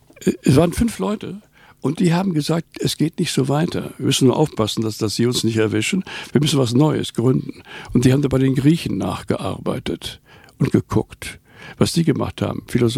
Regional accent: North Rhine-Westphalia, Germany; Dann habe ich in der Kinderseite bei uns im Ruhrpott war ich, ne?

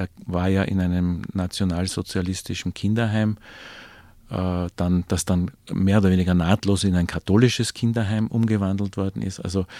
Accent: Vienna, Austria; als Wiener hat man auch mit diesen Österreich-Beschimpfungen schon seinen Spaß auch gehabt

